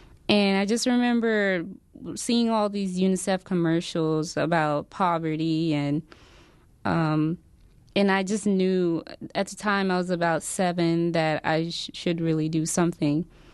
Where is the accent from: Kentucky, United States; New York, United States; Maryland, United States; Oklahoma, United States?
Kentucky, United States; Louisville; now in Milwaukee, United States; I did have a pretty rough time growing up in Louisville, whereas in Milwaukee it's very different.